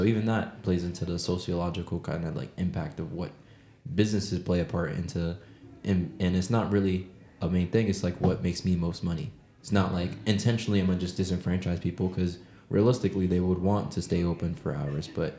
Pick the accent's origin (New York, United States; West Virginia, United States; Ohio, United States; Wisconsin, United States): New York, United States; Bronx; And then I grew up in the Bronx. And when you go to the Bronx, a lot of it, when you grow up, you're just like, oh yeah, going to the city was lik